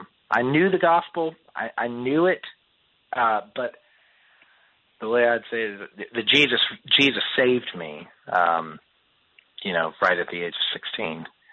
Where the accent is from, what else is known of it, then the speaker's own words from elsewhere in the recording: Woodstock, Georgia, United States; And so I grew up in the Bible Belt in Woodstock, Georgia, which is a small farm town north of Atlanta.